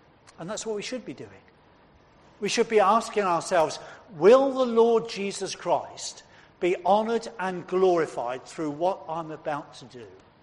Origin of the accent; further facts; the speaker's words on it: England, United Kingdom; We're English, after all, many of us. And that's part of our DNA, I think.